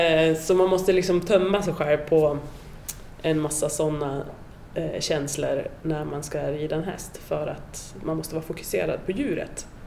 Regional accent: Aspåsnäset, Jämtland County, Sweden; Jag kommer från landet, Aspåsnäset. Så det är 250 personer bor där.

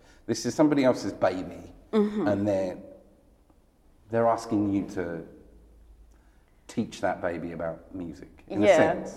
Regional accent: England, United Kingdom; As English people, we imagine Europe as something different to us.

